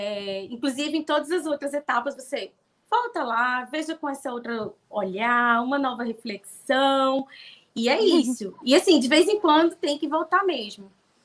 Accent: Bahia, Brazil; now in Recife, Brazil; Eu sou natural da Bahia. Sou filha do … uma mistura de Minas com Bahia. E moro no Recife, Pernambuco.

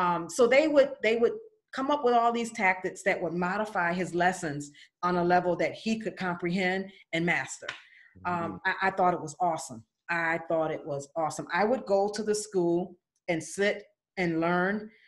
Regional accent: New York, United States; My best friend, I actually, I'm from New York. Oh. Born and raised.

